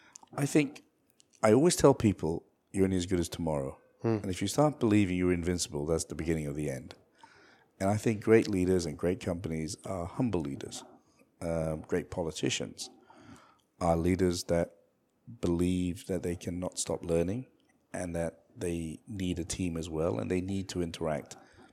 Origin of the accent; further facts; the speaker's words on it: Malaysia; I'm just a Malaysian dude, right?